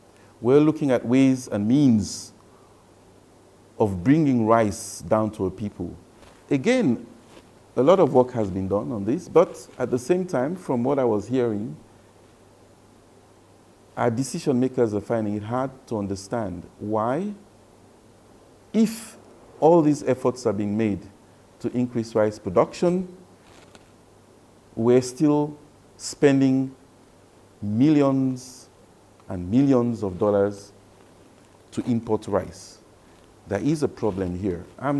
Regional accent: Sierra Leone; And I'm just coming from Sierra Leone, my own country.

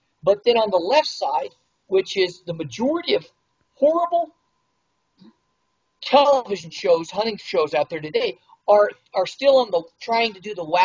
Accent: New Mexico, United States; And I laugh about that because I came from New Mexico.

